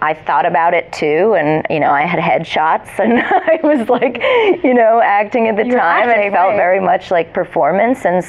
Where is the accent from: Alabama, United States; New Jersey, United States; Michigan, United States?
New Jersey, United States; I grew up in New Jersey.